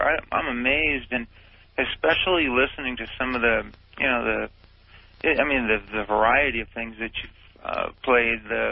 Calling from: Phoenix, Arizona, United States; I'm calling from Phoenix, Arizona.

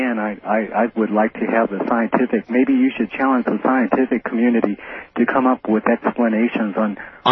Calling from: Denver, Colorado, United States; I'm calling from Denver, Colorado, via KFAB Omaha.

